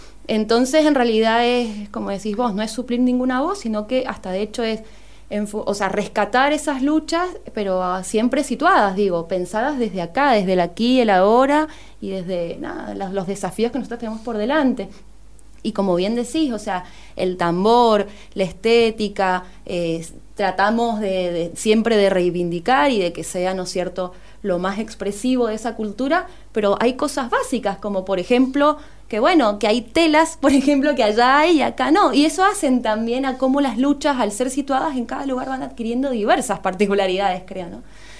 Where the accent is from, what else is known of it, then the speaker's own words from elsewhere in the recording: Mendoza, Argentina; somos mujeres mendocinas de diversas, ¿no es cierto?, procedencias